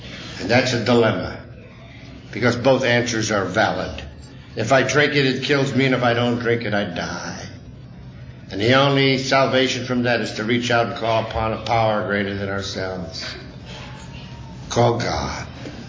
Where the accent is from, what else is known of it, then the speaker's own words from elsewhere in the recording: New York, United States; being born and raised in the kind of neighborhood that I was born and raised in New York was predominantly an Italian neighborhood.